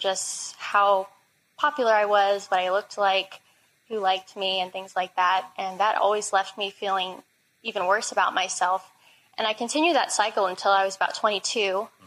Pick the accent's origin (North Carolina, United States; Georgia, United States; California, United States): California, United States; San Jose; But I grew up Catholic in San Jose, California. That's where I was raised.